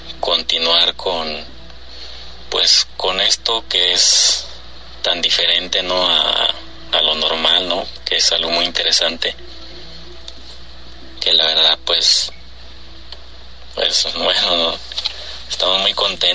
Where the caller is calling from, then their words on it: San Felipe, Guanajuato, Mexico; soy de San Felipe, Guanajuato.